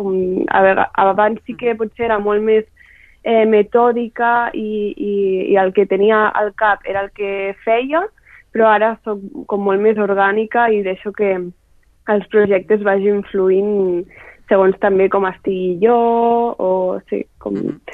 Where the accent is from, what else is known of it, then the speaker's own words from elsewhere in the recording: Andorra; Sí, bueno, jo com a andorrana també, i que m'encanta la natura